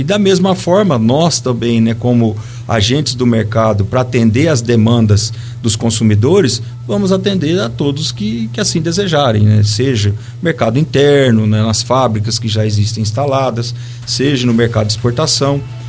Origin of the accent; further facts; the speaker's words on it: Paraná, Brazil; born there; o estado do Paraná onde eu nasci, e a gente veio de lá com essa cultura, né